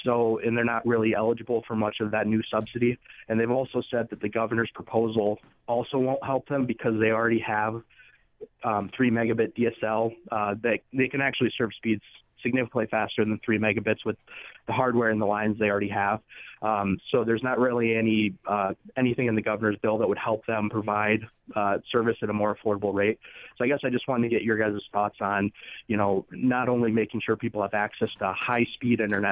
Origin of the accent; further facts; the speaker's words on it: Winthrop, Iowa, United States; now in Dubuque, United States; My hometown, Winthrop, Iowa, they're served by the East Buchanan Telephone Cooperative.